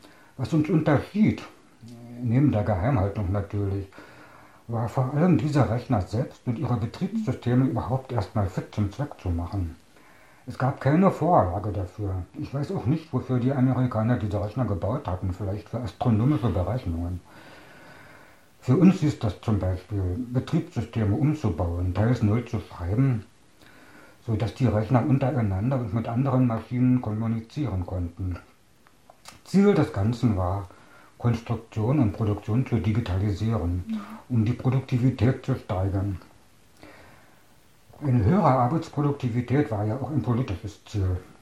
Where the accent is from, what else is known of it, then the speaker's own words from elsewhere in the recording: Staaken, Berlin, Germany; born there; Ich bin 1961 geboren in Staaken. Das lag damals im Bezirk Potsdam, gehört heute zu Berlin.